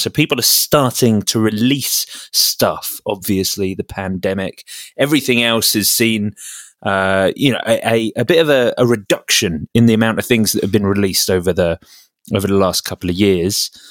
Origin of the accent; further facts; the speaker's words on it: England, United Kingdom; I'm very English and European.